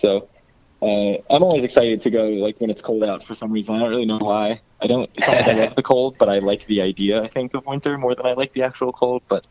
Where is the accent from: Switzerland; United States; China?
United States; Maryland; I mean, I moved up here from Maryland. Like, I grew up in Maryland, knew Kyle from college